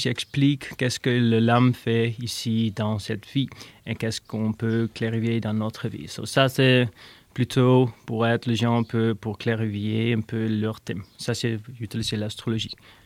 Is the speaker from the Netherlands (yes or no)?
yes; Netherlands; French is a second language; Alors j'ai fait mon éducation aux Pays-Bas et je suis néerlandaise, en fait.